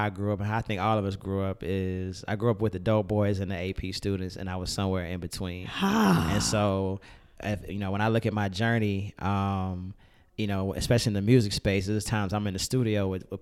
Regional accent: Chicago, Illinois, United States; growing up in Chicago did that for me. You know, I grew up on the South Side.

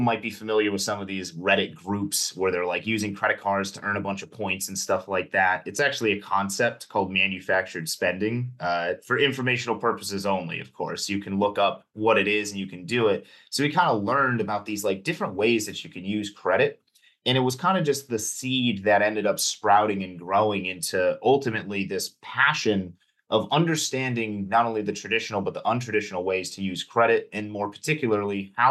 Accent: New England, United States; because we grew up in New England

